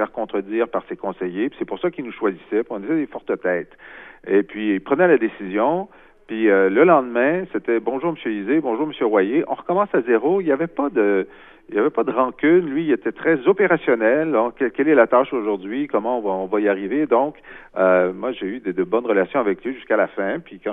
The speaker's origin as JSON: {"language": "French", "region": "Quebec", "country": "Canada", "said": "On est Québécois, mais on a des intérêts qui sont divergents."}